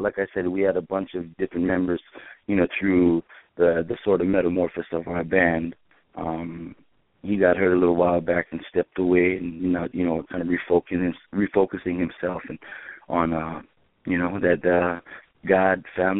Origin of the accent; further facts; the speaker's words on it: Hawaii, United States; And, you know, growing up in Hawaii, I was always playing music. I mean, I started playing the ukulele at about 10 years old.